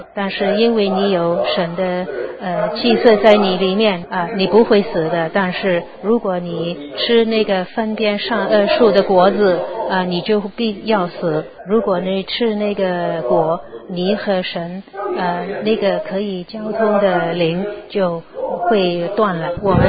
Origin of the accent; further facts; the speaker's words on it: China; 我们很了解这种的事情，我们中国人呢就把灵和云都放在一起